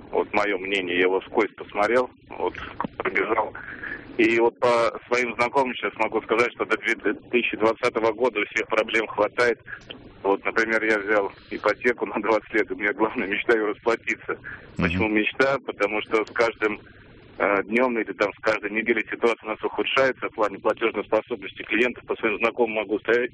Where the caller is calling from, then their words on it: Samara, Samara Oblast, Russia; я звоню из Самары.